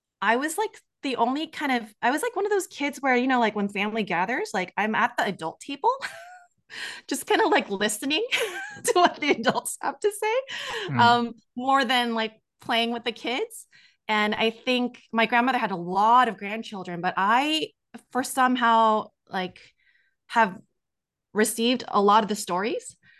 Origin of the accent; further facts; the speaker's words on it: Los Angeles, California, United States; born there; So I was born in Los Angeles, first American born child of my immigrant family.